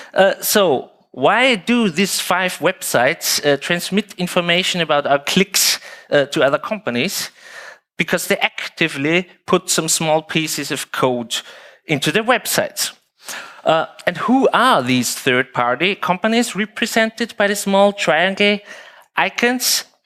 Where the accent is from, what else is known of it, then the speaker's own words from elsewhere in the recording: Vienna, Austria; I'm from Vienna, Austria.